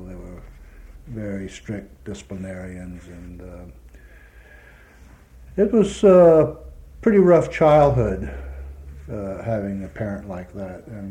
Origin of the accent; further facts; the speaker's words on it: Jacksonville, Florida, United States; Jacksonville, Florida, on July the 4th, 1927.